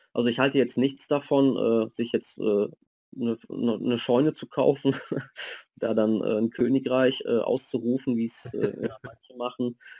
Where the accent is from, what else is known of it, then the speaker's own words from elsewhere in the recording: North Rhine-Westphalia, Germany; wir kommen aus dem Rhein-Sieg-Kreis